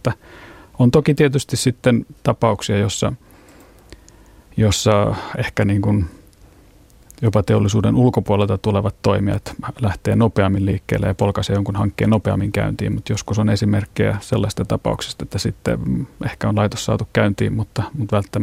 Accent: Kuusankoski, Kymenlaakso, Finland; Olen kotoisin Kuusankoskelta, joka nyt on yksi Suomen merkittävimpiä metsäteollisuuspaikkakuntia, ja juuret molempien vanhempien puolelta lähtee teollisuuspaikkakunnalta. Äiti on Valkeakoskelta kotoisin

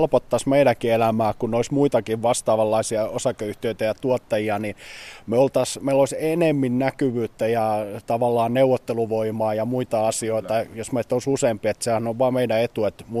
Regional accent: Lappeenranta, South Karelia, Finland; now in Kokemäki, Finland; Mä oon Lappeenrannasta alun perin, nykyisin asustelen tuolla Kokemäellä, että tullut tästä Suomen läpi monen mutkan kautta.

